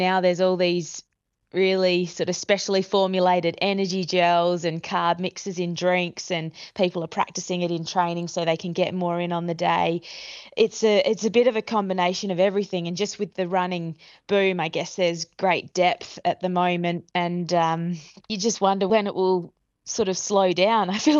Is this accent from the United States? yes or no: no; Australia; being an Australian, we were so focused on the Ballarat Marathon here on home soil